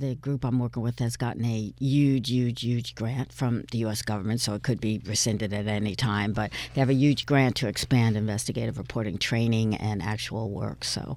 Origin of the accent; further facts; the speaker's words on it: Albany, New York, United States; I grew up in Albany, and all of my classmates went to the state of New York as their primary employment